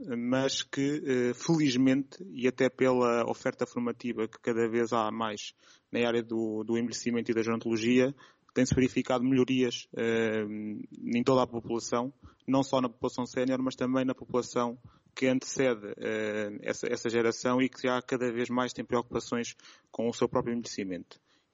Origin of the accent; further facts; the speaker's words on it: Sever do Vouga, Aveiro, Portugal; Sou de Severo de Voga também.